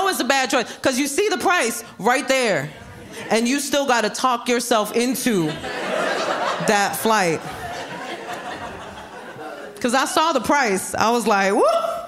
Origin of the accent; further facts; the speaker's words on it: New York, United States; As a New Yorker, like, I've traveled to places.